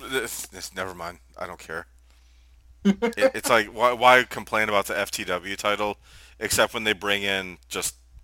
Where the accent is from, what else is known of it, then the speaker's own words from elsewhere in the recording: Detroit, Michigan, United States; And it's like, I'm from Detroit, you know. We kind of know some of the Canadian stuff.